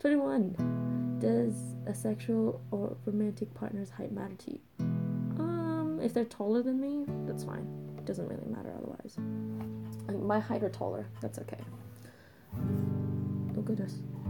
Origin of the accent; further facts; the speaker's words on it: Australia; I'm Australian. We don't do Thanksgiving turkeys. We don't do Thanksgiving, period. We do Australia Day